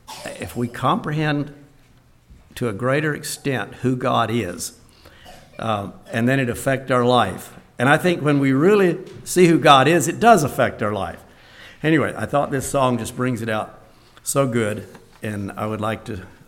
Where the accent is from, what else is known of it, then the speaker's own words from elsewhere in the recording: Georgia, United States; also born or lived in Virginia; I was born in Virginia and moved to Georgia when I was six.